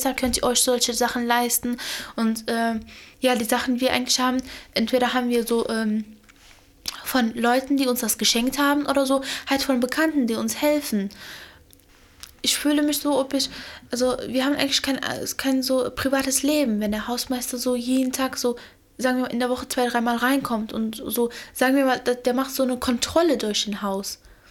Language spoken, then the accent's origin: German; Iraq; Meine Heimat ist Irak und ja, das ist für mich also meine Heimat, wo ich mich da auch wohlfühle.